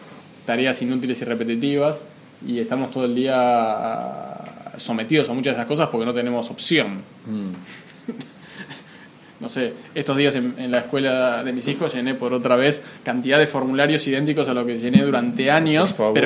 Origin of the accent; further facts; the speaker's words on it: Buenos Aires, Argentina; yo soy porteño, nací en Buenos Aires, pero no ejerzo